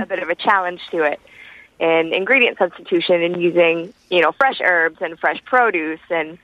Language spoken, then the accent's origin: English; the South, United States; I was raised in the South, and I was kind of trained as a home cook in my grandma's kitchen